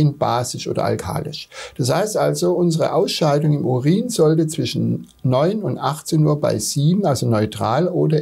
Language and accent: German; Pforzheim, Baden-Württemberg, Germany; gerade wir kommen ja aus Pforzheim, froh drum.